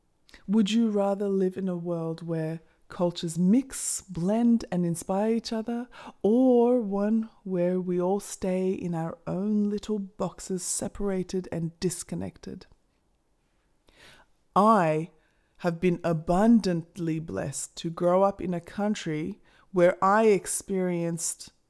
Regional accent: Australia; Boy, I really do love being an Australian.

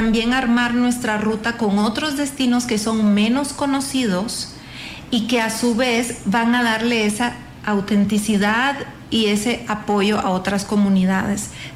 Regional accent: Mexico

